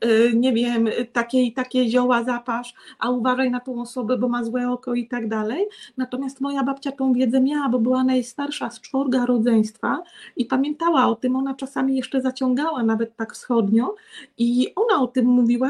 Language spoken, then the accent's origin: Polish; Subcarpathian Voivodeship, Poland; moved away; I jak wyjechałam z Bieszczady, to kiedyś znajoma opowiadała